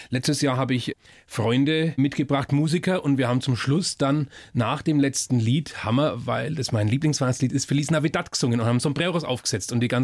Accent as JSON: {"language": "German", "region": "Bavaria", "country": "Germany", "said": "ich bin ja Franke"}